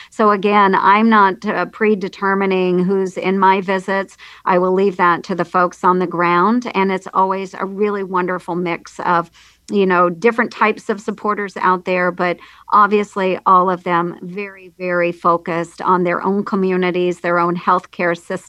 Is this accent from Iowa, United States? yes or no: yes; Red Oak, Iowa, United States; In Red Oak, my hometown, you know, we've got two grocery stores and a Dollar General, and that's really about it.